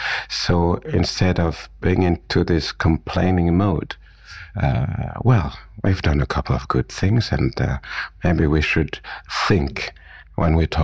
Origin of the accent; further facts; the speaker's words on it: Cameroon; I don't need to say I'm from Cameroon or from Africa, etc. It's obvious.